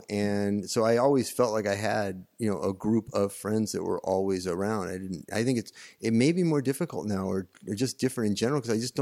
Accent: Manhattan Beach, California, United States; No, I think living at the beach, growing up in Manhattan Beach in the 60s and 70s, you know, it was kind of a rugby scrum anyhow.

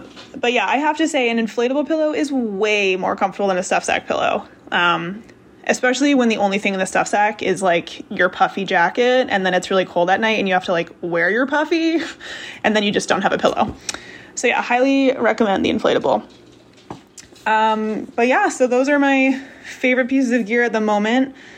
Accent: East Coast, United States; I'm from the East Coast and always hikes in a tank top, including on the AT long trail. But out west, the sun is just like a different ball game.

